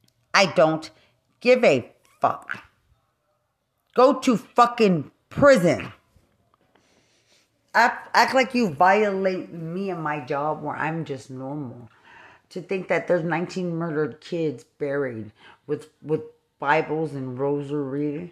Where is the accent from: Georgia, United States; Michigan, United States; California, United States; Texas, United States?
Texas, United States; Lubbock; Because I'm from Lubbock, Texas.